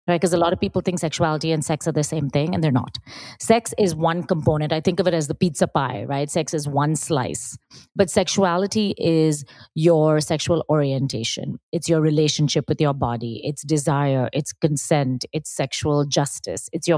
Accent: India; my background's a little interesting. I grew up in India.

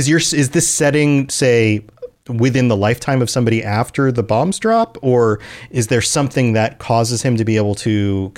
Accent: United States; That's something I'm very interested in as an American playing Fallout.

